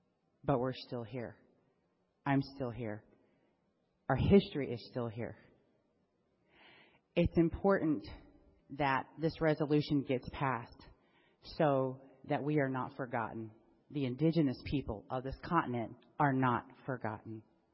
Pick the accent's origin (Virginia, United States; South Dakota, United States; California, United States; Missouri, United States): South Dakota, United States; I'm a member of the Rosebud Sioux Tribe. I'm originally from South Dakota, but been a resident down here for over 20 years.